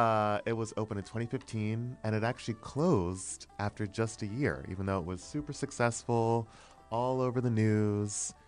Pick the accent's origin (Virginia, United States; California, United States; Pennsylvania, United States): Pennsylvania, United States; Philadelphia; moved away as an adult; now in Pittsburgh, United States; So don't hold it against me, but I'm from Philadelphia. Thank you. I appreciate it. I grew up in Philly and then I came to Pittsburgh to go to Pitt. I've been here since 2009 and now I live in Hazelwood